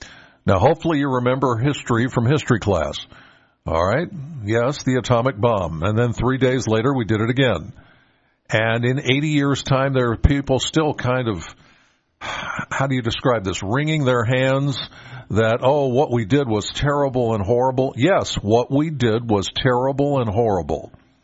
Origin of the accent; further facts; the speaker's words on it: Penns Valley, Pennsylvania, United States; I'm from Penns Valley, so I live in a valley, and I've got mountain ridges kind of either side of my house.